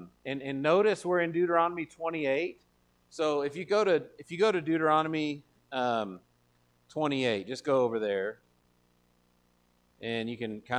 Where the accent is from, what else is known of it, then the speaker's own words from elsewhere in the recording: Texas, United States; I'm from West Texas. I know what that looks like.